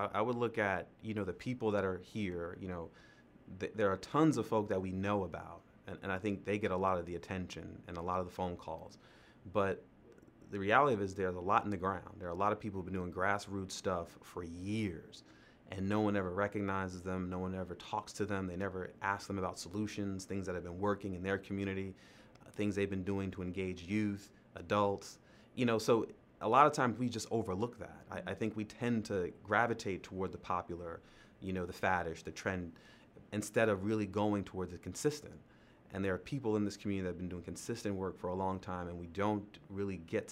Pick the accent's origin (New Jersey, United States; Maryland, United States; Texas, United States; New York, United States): New York, United States; White Plains; moved away as an adult; now in Charlotte, United States; I'm originally from White Plains, New York, a city right outside the Bronx, Westchester County, area code 914, man, born and raised.